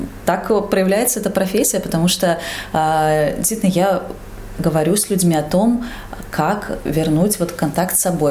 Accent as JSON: {"language": "Russian", "town": "Jelgava", "country": "Latvia", "tie": "born or raised there", "lives_now": "Riga, Latvia", "said": "Елгава мой родной город, я в нем училась, заканчивала школу, потом уже переехала в Ригу, и сейчас, получается, езжу, да, на работу в Елгаву."}